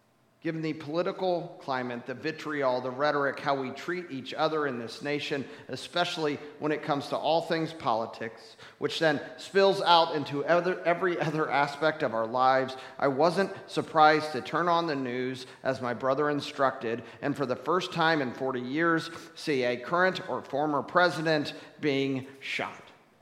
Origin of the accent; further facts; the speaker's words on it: United States; We, as an American Christians, you and I, we have a role to play in what is going on in this country